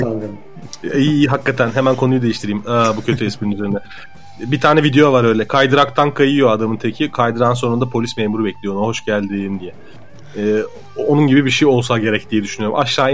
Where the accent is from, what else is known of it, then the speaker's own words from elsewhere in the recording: Ankara, Turkey; now in Istanbul, Turkey; Ankara'da büyüdüm. O yüzden daha çok kar görüyordum ben ama...